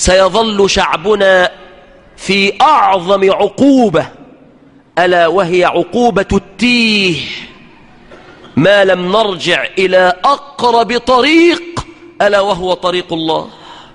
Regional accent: Egypt; اللهم احفظ بلادنا مصر عزيزة قوية مستقرة بالإسلام

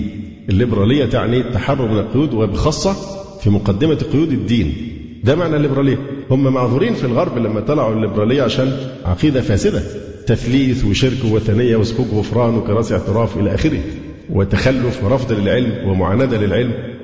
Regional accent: Alexandria, Alexandria Governorate, Egypt; لأن أنا فعلا سكندري

